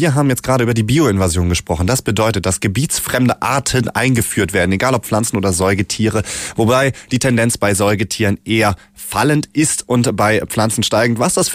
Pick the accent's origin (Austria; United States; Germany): Germany; Ich komme auch selber aus Deutschland, aus der Nähe.